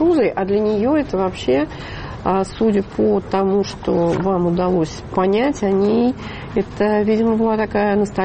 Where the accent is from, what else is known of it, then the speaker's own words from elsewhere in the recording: Voronezh, Voronezh Oblast, Russia; поскольку я родом из Воронежа